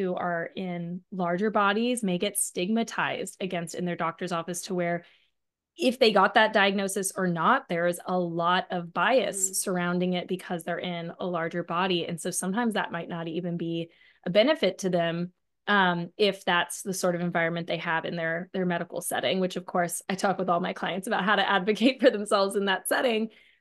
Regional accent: West Virginia, United States; also born or lived in Los Angeles; that's why I left LA, went back to where I grew up in West Virginia, and went to college to become a dietitian

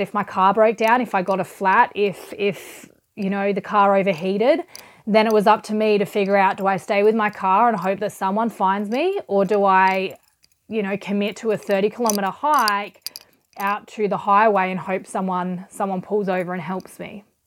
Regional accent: Adelaide, South Australia, Australia; Adelaide wasn't going to be home anymore. Still absolutely my hometown, but it wasn't home anymore.

